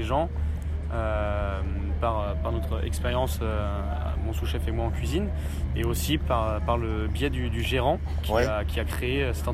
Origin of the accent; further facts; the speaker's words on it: Rennes, Brittany, France; j'ai commencé à Rennes, je viens de Rennes.